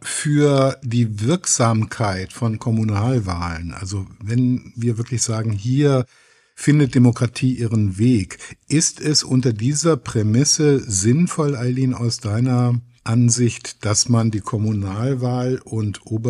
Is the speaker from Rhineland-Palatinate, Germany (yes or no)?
yes; Rhineland-Palatinate, Germany; Ich stamme ursprünglich aus Rheinland-Pfalz